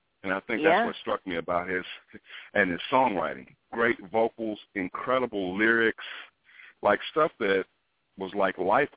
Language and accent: English; Birmingham, Alabama, United States; She's still a minister of music at the church that I grew up in Birmingham, Alabama.